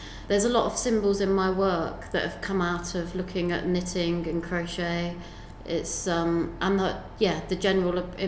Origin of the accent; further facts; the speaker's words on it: Greenham, South East England, United Kingdom; I grew up near Greenham. I used to cycle around the base and serve women in a shop.